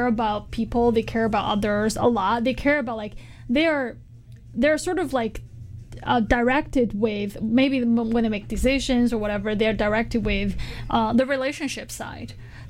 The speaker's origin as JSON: {"language": "English", "town": "Chengdu", "region": "Sichuan", "country": "China", "tie": "born or raised there", "said": "I also love to like spend some time living in my hometown in Chengdu, China, or other places in China"}